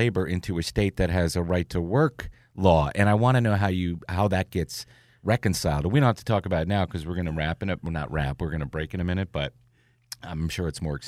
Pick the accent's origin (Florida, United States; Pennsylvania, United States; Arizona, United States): Pennsylvania, United States; I'm from Pennsylvania, the border there, New York and Pennsylvania